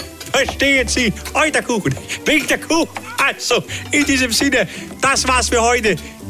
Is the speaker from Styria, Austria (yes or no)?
yes; Styria, Austria; wir sind in Österreich, in der Steiermark, da wo ich herkomme tue.